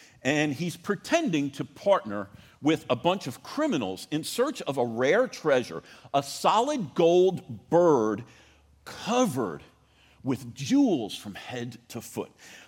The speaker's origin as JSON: {"language": "English", "town": "Newark", "region": "New Jersey", "country": "United States", "tie": "born or raised there", "also_born_or_lived": "Greenville, South Carolina", "lives_now": "Texas, United States", "said": "I'm from Newark, New Jersey, so I grew up in the New York metro area."}